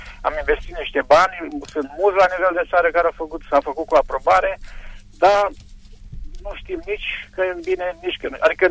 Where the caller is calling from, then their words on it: Făgăraș, Brașov County, Romania; sunt din Făgăraș și am o întrebare